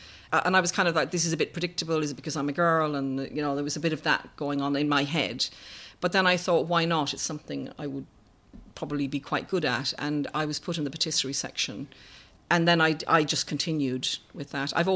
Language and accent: English; Ireland; I was brought up in Ireland in the 70s